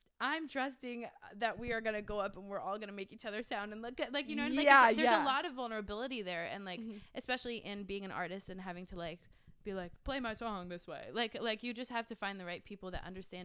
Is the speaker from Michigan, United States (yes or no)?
no; New Hampshire, United States; That was at home in New Hampshire. I'm from New Hampshire, by the way. I never said that.